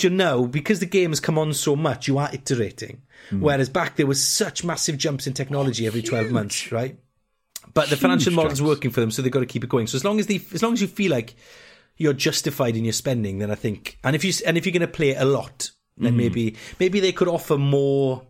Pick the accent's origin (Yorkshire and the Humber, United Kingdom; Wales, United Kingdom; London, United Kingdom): Wales, United Kingdom; Because we're stereotypical Welsh.